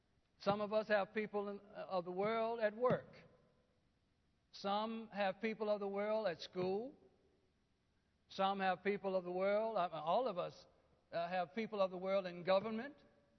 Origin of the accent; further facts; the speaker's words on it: Arkansas, United States; You know, some of y'all know I'm from Arkansas. I raise pigs and hogs.